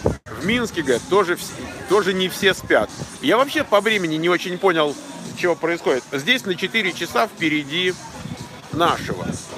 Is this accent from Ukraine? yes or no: no; Moscow, Russia; Я родился на Войковской. Потом жили мы много лет в Лефортово. Потом мы жили в Хорошовом Невнике, улица Демьяна Бедного.